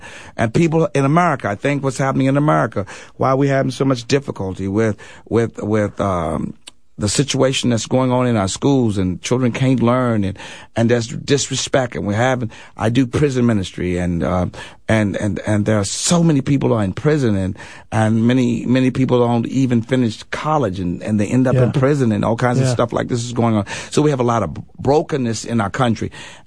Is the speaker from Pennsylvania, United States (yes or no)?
no; Richmond, Virginia, United States; I grew up in right outside of the Confederacy, capital of the Confederacy. Some kids wouldn't even know where the capital of the Confederacy is, Richmond, Virginia.